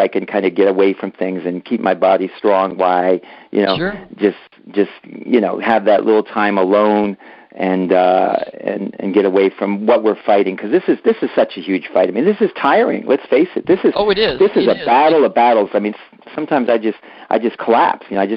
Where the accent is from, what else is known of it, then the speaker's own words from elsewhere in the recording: Ocean Township, New Jersey, United States; I'm a Jersey boy from Ocean Township, which is in you know, near Asbury Park.